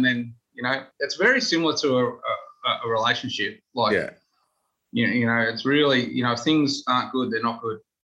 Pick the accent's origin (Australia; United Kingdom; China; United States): Australia; He's Korean, I'm Australian.